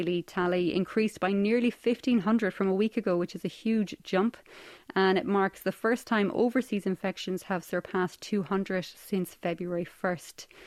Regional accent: Ireland; I'm from the northwest of Ireland

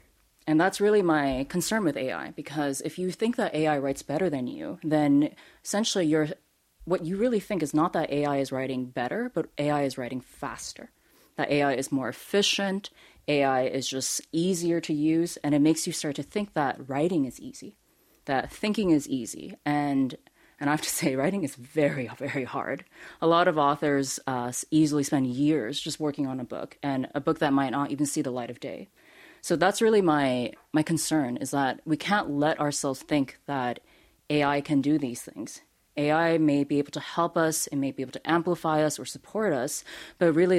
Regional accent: Seoul, South Korea; also born or lived in New York, United States; so I grew up in Seoul in New York

